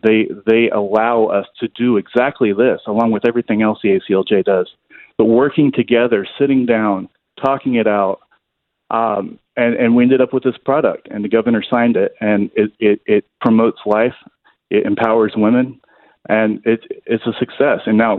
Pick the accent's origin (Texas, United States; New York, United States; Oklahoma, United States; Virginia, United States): Oklahoma, United States; Oklahoma is my home state. I'm a proud Oklahoman.